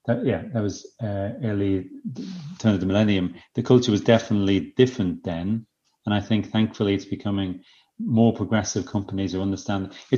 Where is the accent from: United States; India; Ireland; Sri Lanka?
Ireland; As an Irish Catholic, I feel guilty for everything